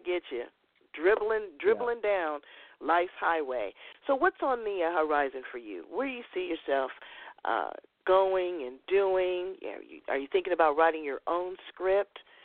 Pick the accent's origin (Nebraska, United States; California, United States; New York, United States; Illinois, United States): California, United States; Los Angeles; I am from Los Angeles. And, you know, the Lakers, uh-huh.